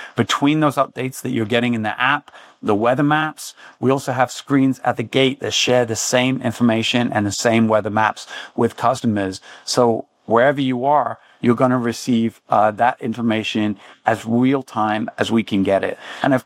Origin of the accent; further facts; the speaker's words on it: London, United Kingdom; apart from my hometown of London in England.